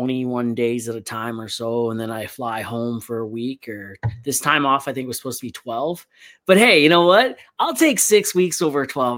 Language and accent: English; Toronto, Ontario, Canada; now in Alberta, Canada; I'm from Toronto originally, you know, just outside of Toronto.